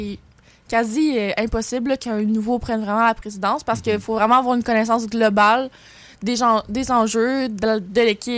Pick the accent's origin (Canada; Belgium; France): Canada; Victoriaville, Quebec; moi, je viens de Victoriaville, puis j'ai vraiment décidé de déménager pour aller au Cégep Garneau.